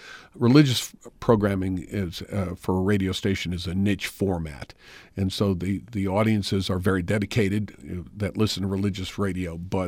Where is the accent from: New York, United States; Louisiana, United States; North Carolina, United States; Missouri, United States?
Missouri, United States; St. Louis; I was born and raised in St. Louis.